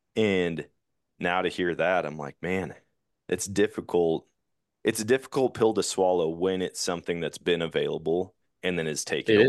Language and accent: English; Eau Claire, Wisconsin, United States; I grew up in Eau Claire, Wisconsin, and it was just, there was so much opportunity and we just didn't take advantage of it for whatever reason.